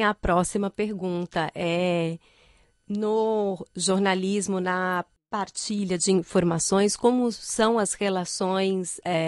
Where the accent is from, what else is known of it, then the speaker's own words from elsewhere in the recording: Brazil; eu posso dizer pelo Brasil, porque eu sou brasileira